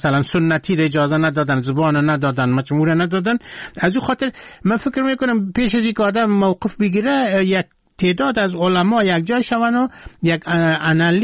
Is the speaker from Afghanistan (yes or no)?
yes; Afghanistan; شوروی که چپه شد ما رفتم در ترکمنستان و قزاقستان، اینجا از مخاطرات خود بگویم در قزاقستان مردم که ما فهمیدن که ما از افغانستان هستم